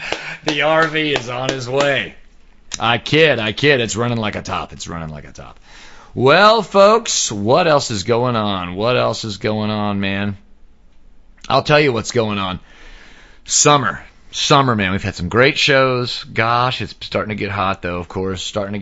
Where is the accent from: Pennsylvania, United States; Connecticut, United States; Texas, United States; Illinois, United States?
Texas, United States; Dallas; I'm a Dallas guy. I was born and raised in Dallas, grew up around this kind of stuff.